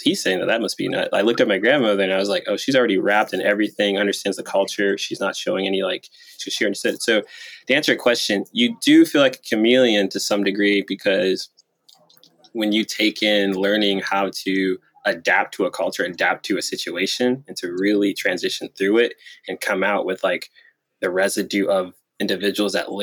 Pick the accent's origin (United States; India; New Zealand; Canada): United States; Detroit, Michigan; So it's growing up in Detroit made you grow up really fast, because you had to look out for yourself, look out for your family